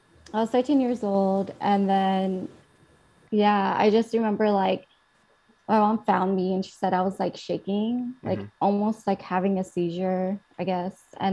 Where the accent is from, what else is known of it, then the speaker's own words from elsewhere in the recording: Philippines; And I remember too, and like, I'm Filipino and like some Asian parents are very like, they're not really into like medical stuff.